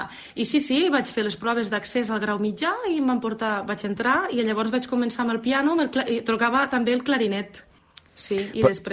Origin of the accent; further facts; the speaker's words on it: L'Ampolla, Catalonia, Spain; also born or lived in Barcelona; Jo vaig néixer, sí, l'Ampolla és la porta del Delta, la coneixem així, però vaig néixer a l'Hospital Clínic de Barcelona, sí, però només hi vaig néixer.